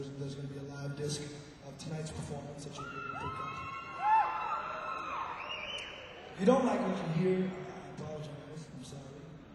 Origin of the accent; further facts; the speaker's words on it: Louisiana, United States; I come from Calico, Louisiana.